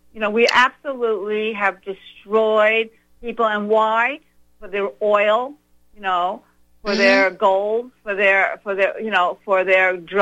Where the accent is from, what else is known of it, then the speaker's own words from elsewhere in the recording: United States; being that we are Americans and the fact that we're American citizens